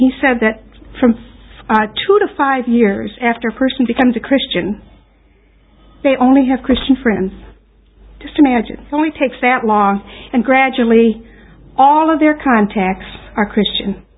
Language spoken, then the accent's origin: English; United States; now in Australia; probably noticed by my accent that I'm a little different. And you Australians, you can pick it so fast. It seems that all I have to do is clear my throat and somebody says, oh, you're an American. I don't even have to say anything. But I am from America.